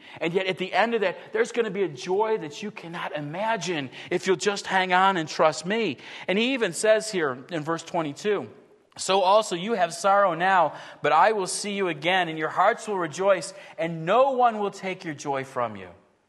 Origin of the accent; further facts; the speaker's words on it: Buffalo, New York, United States; And I grew up in Buffalo, so I knew where Children's Hospital was.